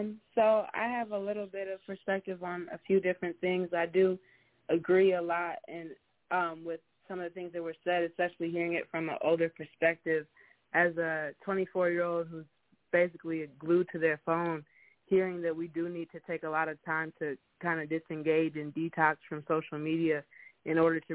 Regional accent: Michigan, United States; we grew up all in Michigan, all of us grew up in Michigan, and I think now that I've moved away and live in a different state that's, you know, 8-10 hours away

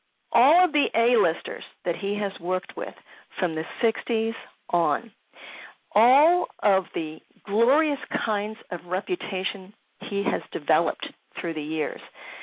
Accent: Philadelphia, Pennsylvania, United States; Growing up in Philly

